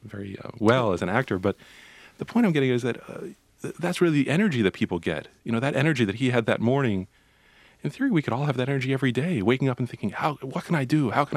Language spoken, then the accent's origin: English; United States; And my goodness, as an American, you know, I'd never seen something like that.